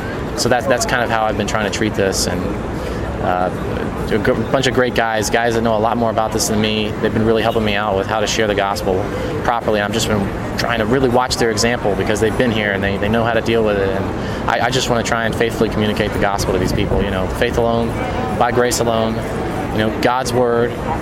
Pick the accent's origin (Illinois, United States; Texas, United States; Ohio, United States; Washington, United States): Ohio, United States; Cincinnati; I'm from Ohio, Cincinnati area.